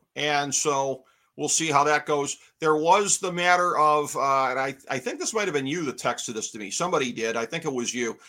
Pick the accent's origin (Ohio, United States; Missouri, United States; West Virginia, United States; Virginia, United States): Ohio, United States; Cleveland; My hometown of Cleveland has featured a number of games down at the stadium